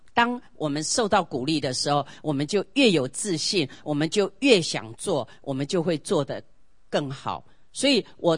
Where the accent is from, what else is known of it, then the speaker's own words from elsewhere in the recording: China; 另外我们中国人还有一个就贫穷的瑕疵